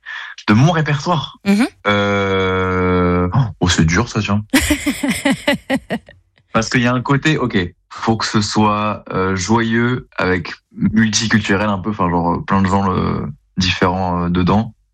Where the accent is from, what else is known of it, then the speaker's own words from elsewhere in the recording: Pau, Nouvelle-Aquitaine, France; vu que je viens de Pau dans le Sud-Ouest et que mes frères ont grandi à Toulouse